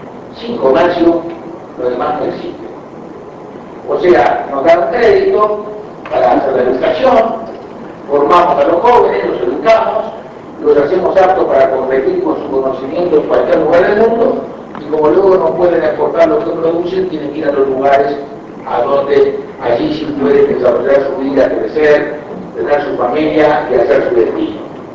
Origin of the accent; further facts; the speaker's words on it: Uruguay; Así que se podrá imaginar si tengo relaciones con Argentina como todo uruguayo.